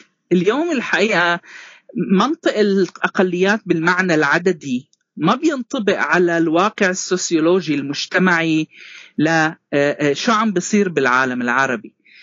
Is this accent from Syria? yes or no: yes; Syria; مش بس كوني سوري عربي لكن أيضا من خلفية مسيحية.